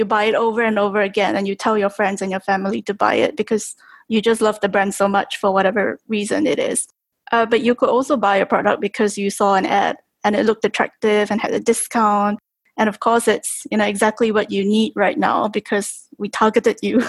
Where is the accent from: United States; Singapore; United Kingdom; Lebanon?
Singapore; born there; So I currently live in Singapore, so I'm calling in from Singapore right now. So I was born in Singapore, but half my career was spent in Amsterdam. So I had a chance to live and work there for a few years. So I only moved back to Singapore just over a year ago.